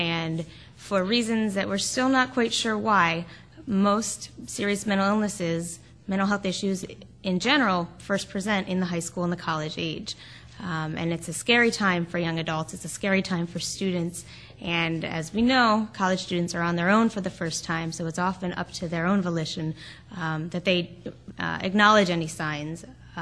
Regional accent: Potomac, Maryland, United States; Brian and I grew up together in Potomac, Maryland, in Montgomery County, Maryland.

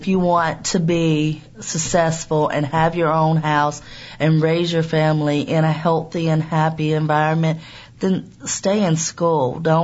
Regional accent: South Carolina, United States; now in Charlottesville, United States; I'm actually from South Carolina.

